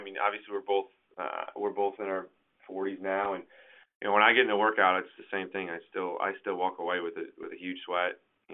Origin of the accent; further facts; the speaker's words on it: Germany; I grew up in Germany